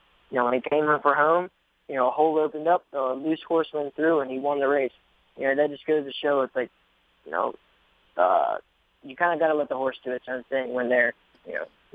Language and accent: English; Maryland, United States; But then again, I grew up in Maryland, so like I also know you got to be patient with the horses.